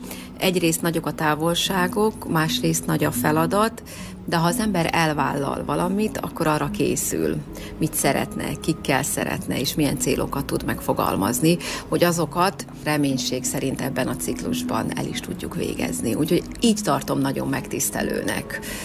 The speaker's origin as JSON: {"language": "Hungarian", "region": "Békés", "country": "Hungary", "tie": "born or raised there", "moved": "as an adult", "said": "Amúgy békési származású vagyok, és jelenleg a férjemmel a Sarkadbelvárosi gyülekezetben szolgálunk most már 10 év óta. Békésen érettségiztem, utána kerültem ide Debrecenbe"}